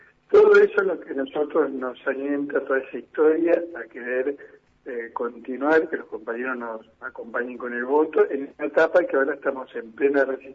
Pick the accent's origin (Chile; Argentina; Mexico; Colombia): Argentina; Bariloche, Río Negro; y yo que, bueno, soy de Bariloche.